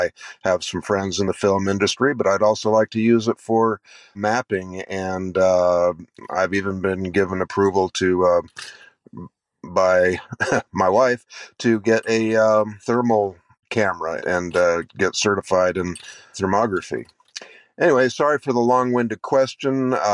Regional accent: Ohio, United States; I'm from Northwest Ohio. I'm starting up a drone business here called Bird's Eye View.

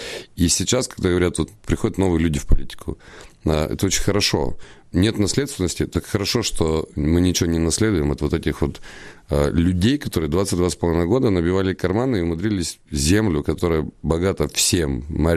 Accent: Kyiv, Ukraine; born there; Я родился в Киеве в январе 69 года, и могу вам сказать, что практически в каждом киевском районе русских школ было больше, чем украинских. Я воспитан в русской школе

